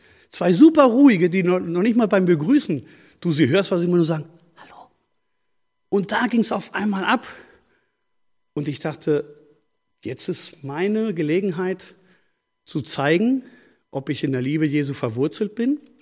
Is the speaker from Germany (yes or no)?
no; Spain; Und wir als Spanier kennen das auch.